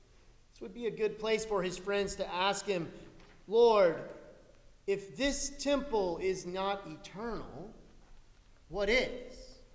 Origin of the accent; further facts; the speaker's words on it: Alberta, Canada; American, they asked me? No. I'm from Alberta.